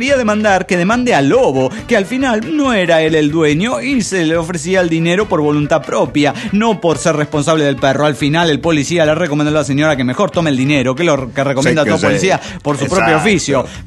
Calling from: Avenal, California, United States; de Avenal, California, USA.

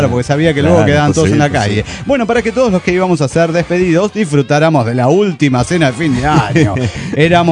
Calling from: Chihuahua, Mexico; de Chihuahua, México.

